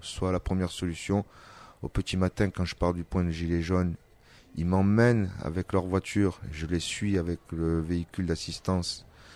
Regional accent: Marseille, Provence-Alpes-Côte d'Azur, France; je viens de Marseille et tout, je suis secouriste

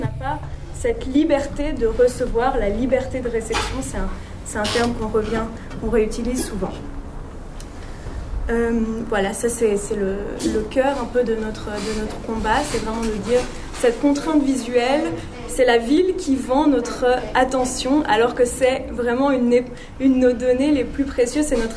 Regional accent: Switzerland; il y a beaucoup plus de publicité que chez nous en Suisse

